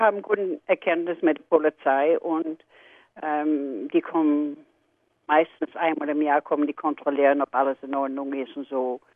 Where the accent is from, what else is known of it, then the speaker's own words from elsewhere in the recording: Netherlands; German is a second language; ich bin Holländerin